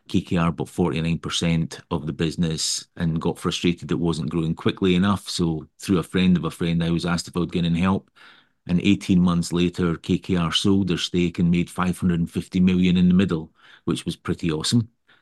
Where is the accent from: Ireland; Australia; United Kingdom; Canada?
United Kingdom; Scotland; accent: Scottish; But I started out life in Scotland, you can tell with my accent, in construction, of all things.